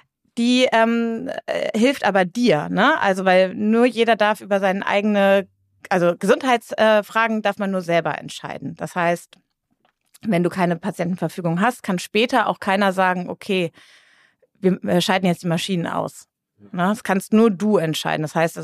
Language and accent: German; Hamburg, Germany; Ich bin eigentlich Hamburgerin. Fangen wir mal damit an. Eigentlich bin ich Hamburgerin